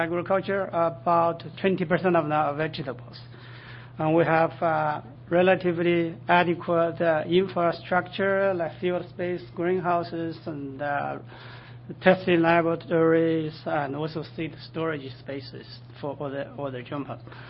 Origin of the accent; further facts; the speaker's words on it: Pullman, Washington, United States; I'm from Pullman, Washington.